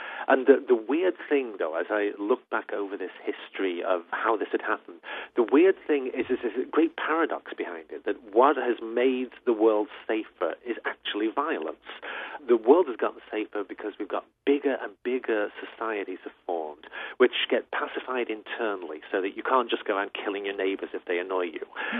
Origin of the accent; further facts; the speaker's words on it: England, United Kingdom; Like, say, where I grew up in England, through most of history, England is this horrible backward place stuck out on the edge